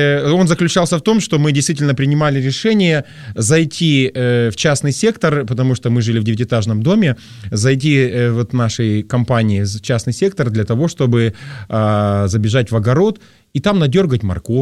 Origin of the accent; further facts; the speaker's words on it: Tyumen, Tyumen Oblast, Russia; Да, я рос и воспитывался в западно-сибирском городе Тюмень.